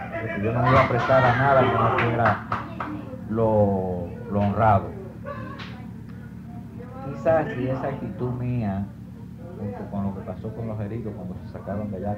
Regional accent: Cuba; moved away as an adult; No, yo salí de Cuba con más facilidad, con menos problemas.

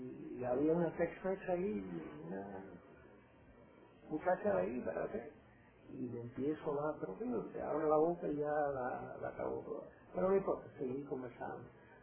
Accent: Cuba; mira qué casualidad, yo también soy de Cuba

